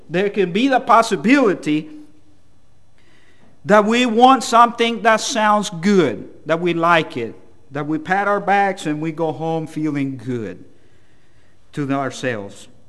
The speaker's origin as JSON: {"language": "English", "country": "El Salvador", "tie": "born or raised there", "second_language": "English", "moved": "as an adult", "lives_now": "Dublin, United States", "said": "And I should just say that I was born and raised in El Salvador, Central America. I was 20 years old whenever I moved to Dublin, Georgia, and I've been there ever since. So if you think I talk a little funny"}